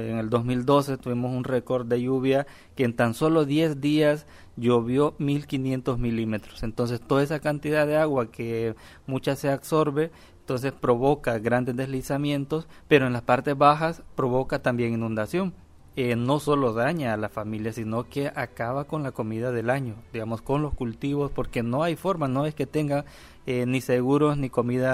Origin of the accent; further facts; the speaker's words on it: El Salvador; Vengo del Salvador